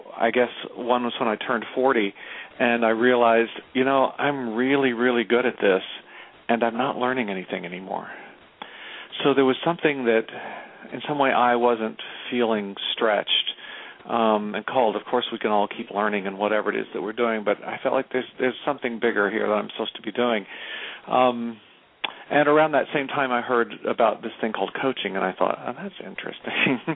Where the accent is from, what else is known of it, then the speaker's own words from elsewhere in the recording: Kentucky, United States; I grew up in Kentucky in the South